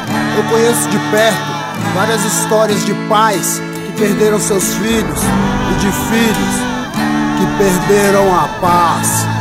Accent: Planaltina, Federal District, Brazil; nasci, me criei e tento sobreviver em Planaltina, cidade satélite de Brasília, um bairro violento como tantos outros, na periferia do Distrito Federal e do entorno

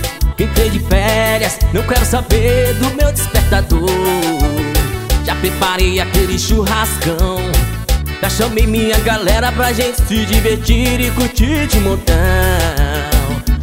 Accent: Canápolis, Bahia, Brazil; Alô, minha Bahia, Canápolis, Bahia aí, ó. Minha terra natal.

